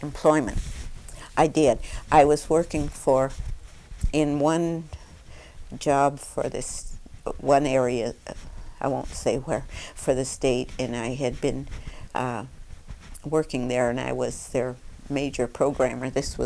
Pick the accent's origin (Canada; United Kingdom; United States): Canada; I'm not an American, I'm Canadian